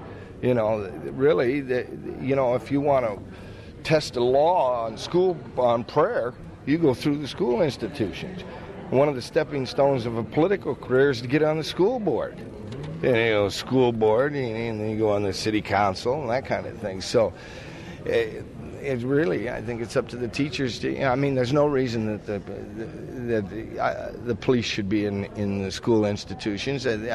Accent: Ames, Iowa, United States; Not really, but I grew up in Ames, Iowa, you know, when I was real young

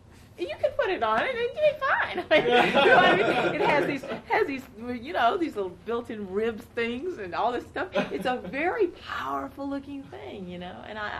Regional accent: Athens, Georgia, United States; to you know, my hometown, Athens.

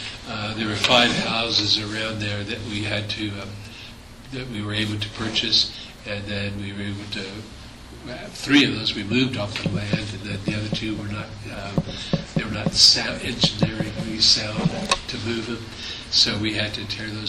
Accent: Topeka, Kansas, United States; Yeah, I'm from Topeka.

